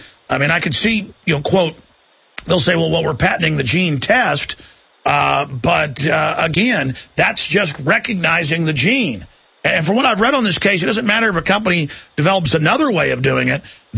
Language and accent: English; Dallas, Texas, United States; born there; They store my blood sample when I was born in Dallas.